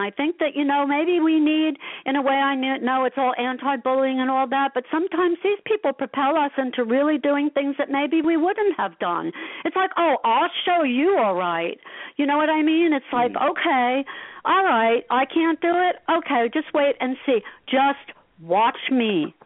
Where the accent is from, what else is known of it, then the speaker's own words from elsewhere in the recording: Asbury Park, New Jersey, United States; I got a Jersey attitude real quick, I grew up in Asbury Park